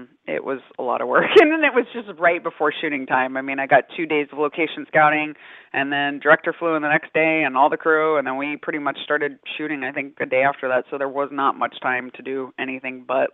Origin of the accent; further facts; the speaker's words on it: Colorado, United States; So I drew up on my background of growing up in Colorado